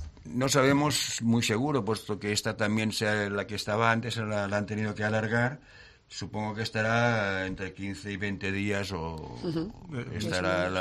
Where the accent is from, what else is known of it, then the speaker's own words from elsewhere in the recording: Catalonia, Spain; now in Cuenca, Spain; Bueno, yo realmente soy catalán, pero llevo en... Bueno, ya no sé lo que soy... porque llevo ya en Cuenca...